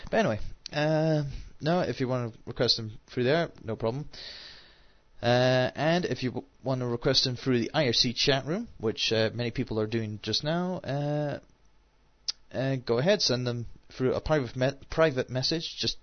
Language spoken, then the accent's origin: English; Scotland, United Kingdom; in the Highlands, in the best place in the world, by which … thinks is the best place in Scotland.